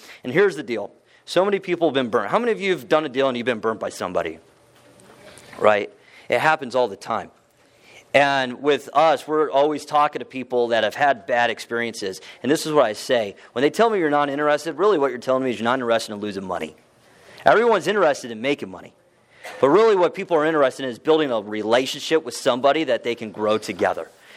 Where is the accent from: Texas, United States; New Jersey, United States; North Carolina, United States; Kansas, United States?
Texas, United States; also born or lived in Columbus, Ohio; I was born in Columbus, Ohio. My dad is a pastor, and when I was six, we moved to Texas because he took a position at a church, but I am still a Buckeye all the way.